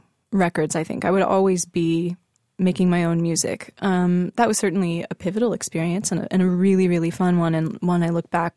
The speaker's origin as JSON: {"language": "English", "town": "Dallas", "region": "Texas", "country": "United States", "tie": "born or raised there", "said": "I grew up in Dallas, Texas."}